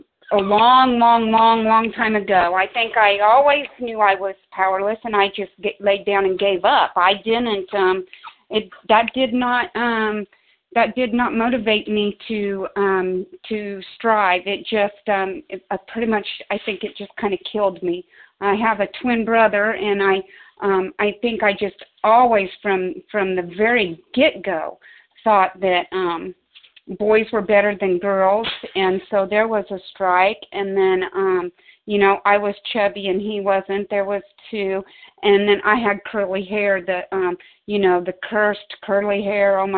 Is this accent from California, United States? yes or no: no; Missouri, United States; I'm from Missouri and gratefully recovered compulsive eater.